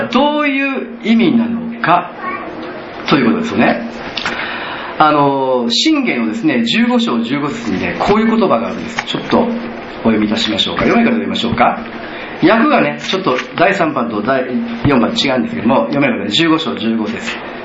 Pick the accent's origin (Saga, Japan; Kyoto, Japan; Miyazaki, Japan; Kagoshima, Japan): Kyoto, Japan; 私が生まれた京都市北区で生まれ育ったので、そこら辺にお地蔵さんがあったので